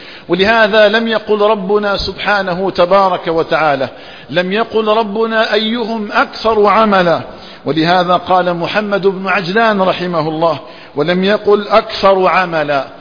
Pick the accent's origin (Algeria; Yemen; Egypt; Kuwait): Algeria; اللهم اجعل بلدنا الجزائر آمنا مطمئنا